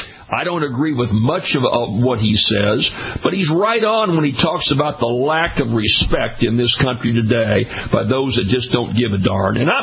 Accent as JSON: {"language": "English", "town": "Baton Rouge", "region": "Louisiana", "country": "United States", "tie": "born or raised there", "said": "I belong to a health club in my hometown here in Baton Rouge."}